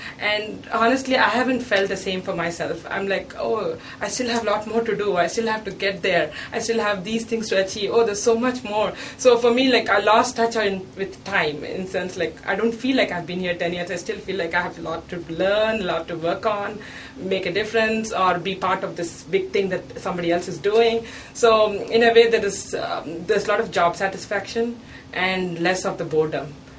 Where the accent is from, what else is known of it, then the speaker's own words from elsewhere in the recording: Hyderabad, Telangana, India; I'm from India, and I'm from South India actually, from Hyderabad